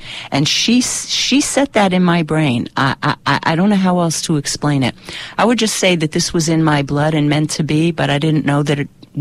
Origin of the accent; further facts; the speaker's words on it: Bronx, New York, United States; I did a World Beat show where I infused a lot of Latin music that I grew up with in the South Bronx.